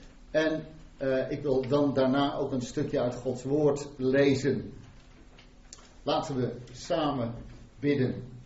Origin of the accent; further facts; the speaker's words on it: Garderen, Gelderland, Netherlands; Ik kom uit Garderen, maar ik ben hier consulent van deze gemeente van de Voortgezet Gereformeerde Kerk hier